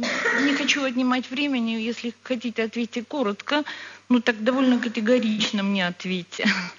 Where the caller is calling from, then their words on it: Sofia, Sofia City, Bulgaria; я из Софии.